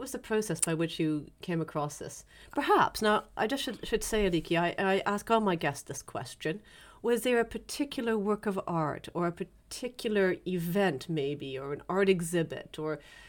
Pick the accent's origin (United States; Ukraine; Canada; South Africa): Canada; now in London, United Kingdom; I say, I'm Canadian, but I'm also a Londoner.